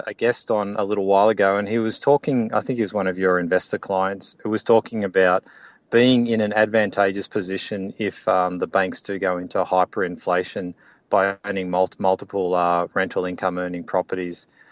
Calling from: Sunshine Coast, Queensland, Australia; I'm calling you from the Sunshine Coast in Australia

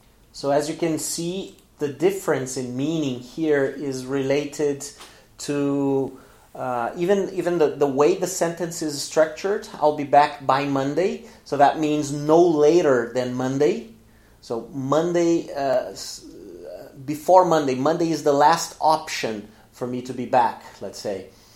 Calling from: Porto Alegre, Rio Grande do Sul, Brazil; English is a second language; I'm speaking from Porto Alegre in the south of Brazil. Very, very hot here in the south of Brazil today, by the way.

